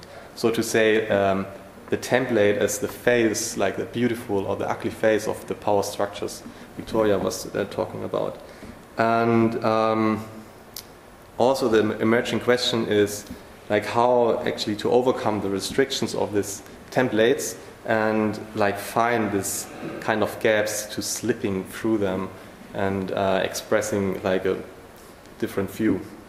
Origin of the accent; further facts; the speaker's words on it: Berlin, Germany; I'm coming from Berlin, where my little design studio is dealing with different kinds of tasks